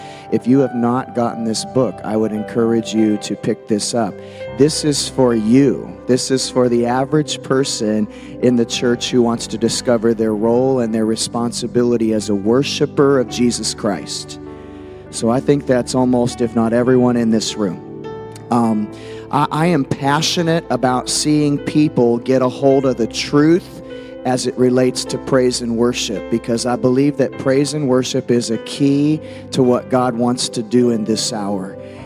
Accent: Rochester, Illinois, United States; moved away as an adult; also born or lived in California; And I grew up here. I grew up in Rochester. So, I don't know, 20, 21, 22 years of my life were in Central Illinois.

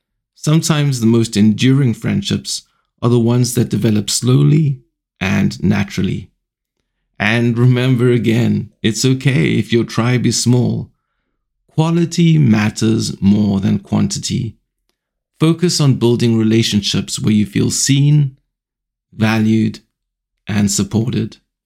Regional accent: Cape Town, Western Cape, South Africa; I grew up in Cape Town, South Africa

